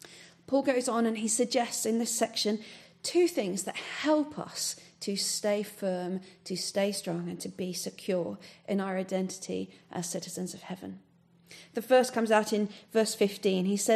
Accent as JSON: {"language": "English", "country": "United Kingdom", "said": "particularly for me as a British person, when I arrive back in the UK from another country"}